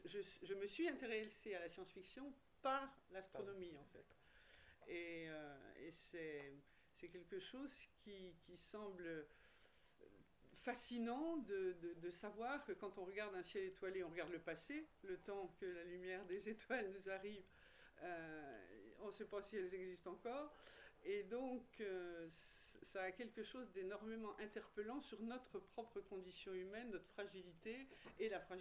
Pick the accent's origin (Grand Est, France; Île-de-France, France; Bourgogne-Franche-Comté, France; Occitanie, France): Bourgogne-Franche-Comté, France; J'ai toujours dit, je suis terrienne, je suis européenne, je suis française et je suis bourguignonne.